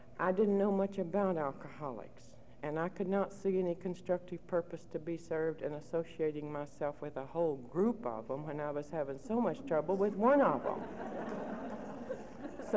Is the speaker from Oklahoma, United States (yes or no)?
no; North Carolina, United States; now in Texas, United States; I'm not a Texan. I'm a hillbilly. I grew up in the hills of North Carolina, and hillbillies do not like to be obliged to anybody.